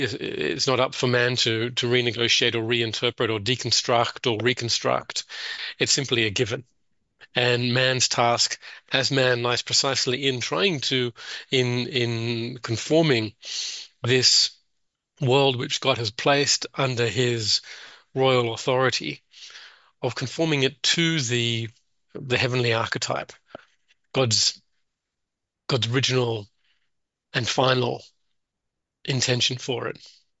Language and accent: English; Australia; as you can hear, I'm not American. I'm Australian.